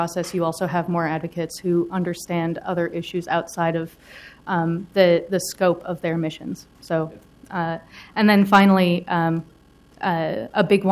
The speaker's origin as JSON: {"language": "English", "town": "Portland", "region": "Oregon", "country": "United States", "tie": "born or raised there", "said": "I also grew up in Portland. I grew up in Park Rose Gateway."}